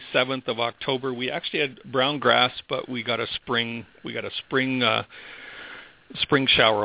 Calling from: Canada; Absolutely. And we woke up this morning to about 3 inches of snow.

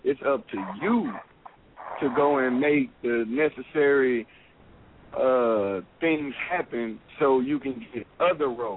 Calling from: Tennessee, United States; I'm calling in from Tennessee, man.

